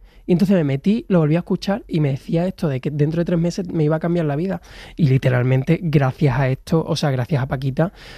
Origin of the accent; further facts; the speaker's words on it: Huelva, Andalusia, Spain; porque soy de Huelva y allí lo más típico son las fresas